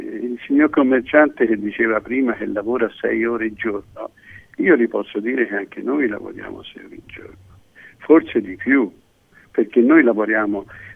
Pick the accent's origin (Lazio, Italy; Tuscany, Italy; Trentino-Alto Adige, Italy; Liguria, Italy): Tuscany, Italy; Florence; born there; Io sono nato in Piazza del Duomo